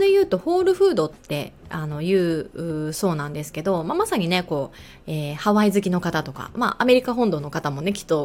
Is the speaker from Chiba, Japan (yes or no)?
yes; Chiba, Japan; now in Tokyo, Japan; 私東京なので、じゃあ東京さんなかったらじゃあ関東で選ぼうかなとかね、隣の県、私もともと地元が千葉なので千葉県産で選ぼうかなとか、